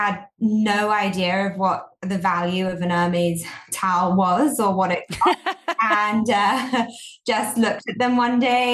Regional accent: London, United Kingdom; moved away as an adult; now in New York, United States; I'm originally from London.

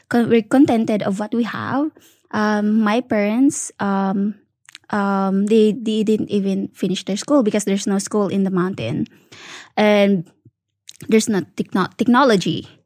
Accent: Mindanao, Philippines; In Philippines, I grew up in Mindanao, in a mountain with my family.

